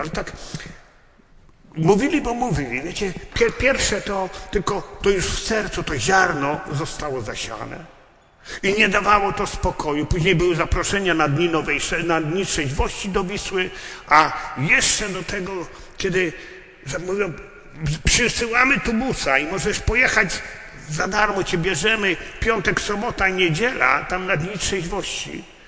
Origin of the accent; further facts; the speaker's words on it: Kutno, Łódź Voivodeship, Poland; pochodzę z Kutna, mam trochę więcej jak 66 lat.